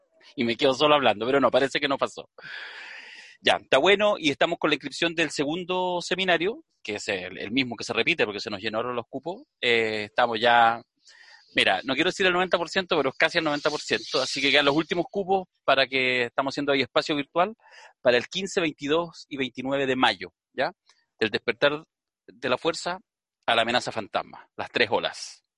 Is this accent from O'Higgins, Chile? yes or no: no; Peñalolén, Santiago Metropolitan, Chile; porque somos de Peñalolén